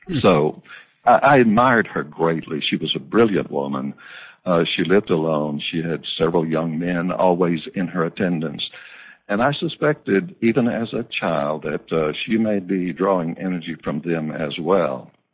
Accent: Deep South, United States; I was born and raised here in the Deep South in the U.S.

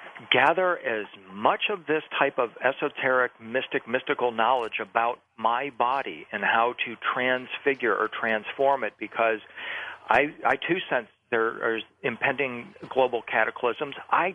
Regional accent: United States; have them look down their nose at me because I'm an American.

